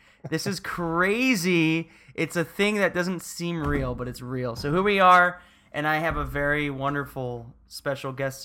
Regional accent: Florida, United States; I'm from Florida, so don't get me wrong. I'm not trying to say, like, why do you got to bring the stank? I come from a town where people ridicule every single day. People hate Florida, and I grew up there, and I love it.

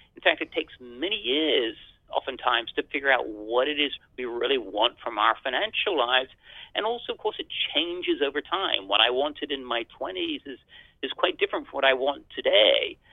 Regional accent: England, United Kingdom; Many decades ago, when I was young and foolish and growing up in England

